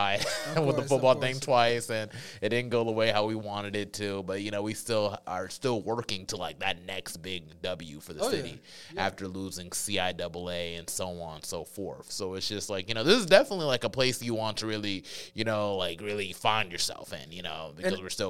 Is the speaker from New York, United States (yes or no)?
no; Charlotte, North Carolina, United States; growing up in Charlotte, I was just like, oh, I can't wait to leave. And it's like, yeah, like when I left Charlotte and went to Durham for college and everything